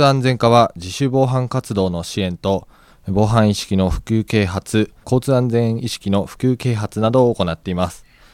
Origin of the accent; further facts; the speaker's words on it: Fujisawa, Kanagawa, Japan; 藤ヶ丘なので、はい、藤沢地区ですか ね。